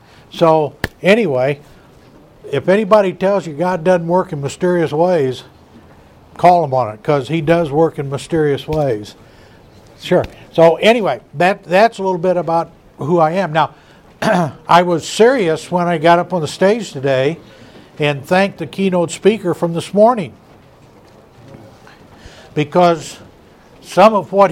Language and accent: English; Louisville, Kentucky, United States; I'm from Louisville, Kentucky.